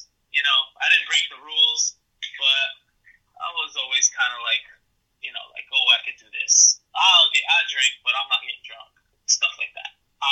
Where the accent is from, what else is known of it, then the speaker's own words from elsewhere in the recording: United States; I'm Puerto Rican, she was Mexican, I was raised here, she was raised there